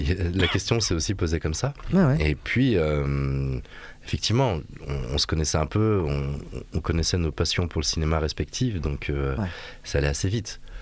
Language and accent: French; Vaulx-en-Velin, Auvergne-Rhône-Alpes, France; moi j'ai grandi à Vaux-en-Velin